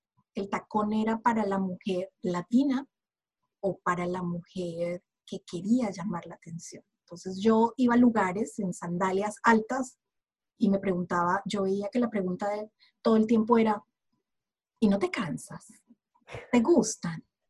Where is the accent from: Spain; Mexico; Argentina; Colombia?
Colombia; ¿Por qué sabes que soy colombiana?